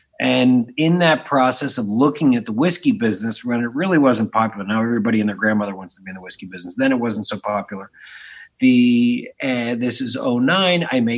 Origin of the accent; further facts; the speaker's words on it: Philadelphia, Pennsylvania, United States; And we're both from Philly, right?